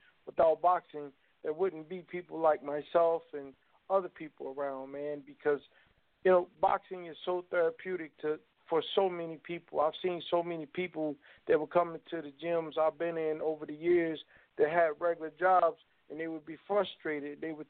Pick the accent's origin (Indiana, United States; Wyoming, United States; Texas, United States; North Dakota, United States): Indiana, United States; Indianapolis; I'm from Indianapolis, Indiana.